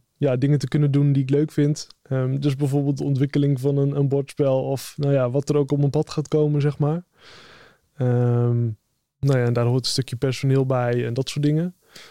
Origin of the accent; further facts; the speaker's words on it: Groningen, Netherlands; ik kom officieel uit Groningen